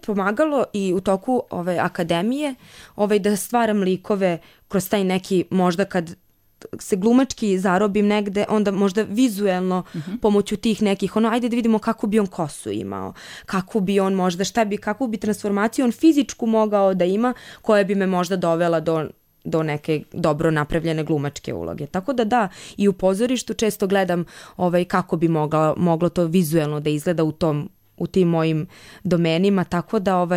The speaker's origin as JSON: {"language": "Serbian", "town": "Bačka Palanka", "region": "Vojvodina", "country": "Serbia", "tie": "born or raised there", "said": "Pa ja sam rođena u Bačkoj Palanci, to je jedan grad u Vojvodini u Srbiji, i ja sam tamo nekako odrastala"}